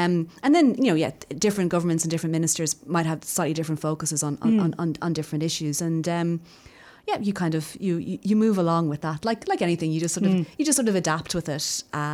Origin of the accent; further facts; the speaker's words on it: Dublin, Leinster, Ireland; I'm a dub. And I grew up in Dublin in the 80s and the 90s.